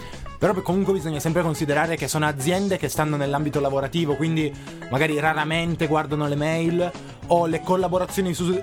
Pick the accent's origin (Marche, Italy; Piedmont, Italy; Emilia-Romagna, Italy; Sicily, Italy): Piedmont, Italy; Turin; Io personalmente sono di Torino da generazioni